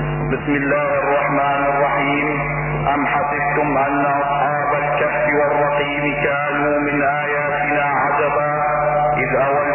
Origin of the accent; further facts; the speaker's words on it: Iraq; ونحن كشعب عراقي مسلم